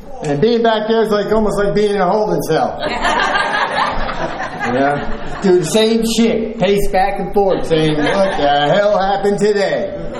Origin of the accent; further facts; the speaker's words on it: Dover, New Jersey, United States; born there; But anyways, I was born in Dover, New Jersey. I got five sisters and one brother.